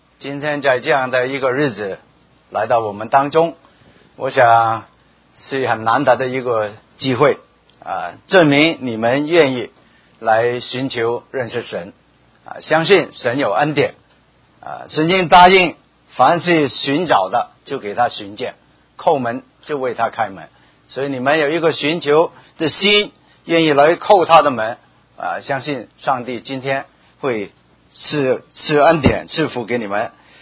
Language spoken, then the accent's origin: Chinese; Hong Kong; 也有我是来自香港的啊